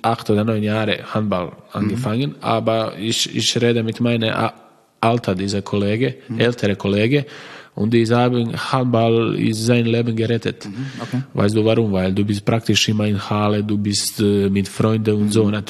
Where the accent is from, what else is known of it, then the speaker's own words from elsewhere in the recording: Croatia; German is a second language; ich sage, ich bin stolz, weil ich bin Kroate